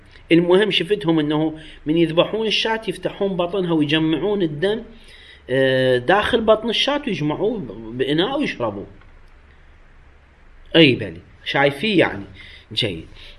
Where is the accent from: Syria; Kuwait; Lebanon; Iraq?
Iraq; احنا عندنا في العراق مع الاسف، مو بس في العراق لعله في بلدان اخرى هم شفت في مصر انا، اصلا يتسابقون على اكلها.